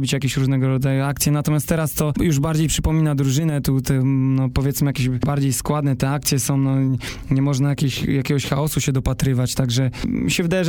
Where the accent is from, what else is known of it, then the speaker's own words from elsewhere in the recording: Zielona Góra, Lubusz Voivodeship, Poland; jestem z Zielonej Góry, tu się wychowałem.